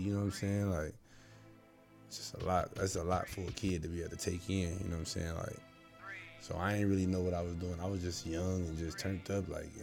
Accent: Detroit, Michigan, United States; my years in Detroit, growing up in Detroit, you know, that was kind of like setting me up to be a gangster for real.

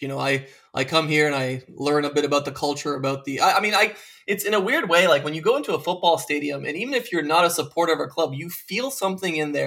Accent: Serbia; I am originally from Serbia. I was born in Serbia.

